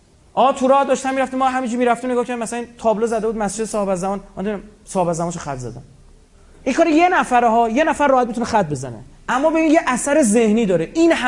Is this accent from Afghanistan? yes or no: no; Iran; یعنی این توهینه به ما ایرانی ها دیگه.